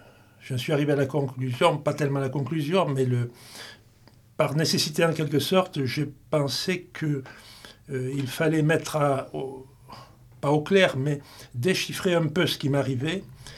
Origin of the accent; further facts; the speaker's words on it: Figeac, Occitanie, France; born there; Je suis né à Figeac, puis j'ai vécu dans différentes villes de Midi-Pyrénées.